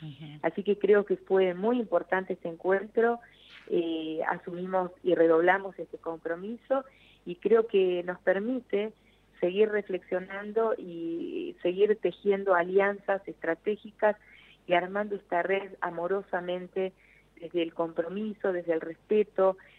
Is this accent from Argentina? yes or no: yes; Avellaneda, Buenos Aires Province, Argentina; la radio universitaria de Avellaneda, lugar que quiero muchísimo, uh-huh, porque soy nacida en Avellaneda, uh-huh, y mis primeros años, es decir, mi patria chica está allí